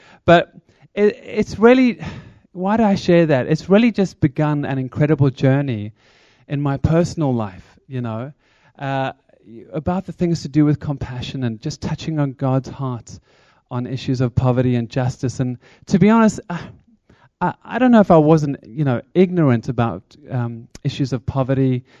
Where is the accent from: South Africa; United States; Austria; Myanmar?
South Africa; Somerset West, Western Cape; accent: South African; now in United Kingdom; So I come from a little town called Somerset West, just outside of Cape Town in South Africa. But many years ago, I came on over here